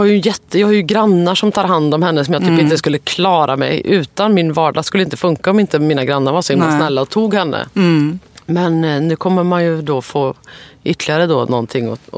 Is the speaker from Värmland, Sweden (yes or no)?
yes; Karlstad, Värmland, Sweden; now in Stockholm, Sweden; Jag fyllde 39 i somras. Jag kommer från Karlstad från början och bott i Stockholm ganska länge nu.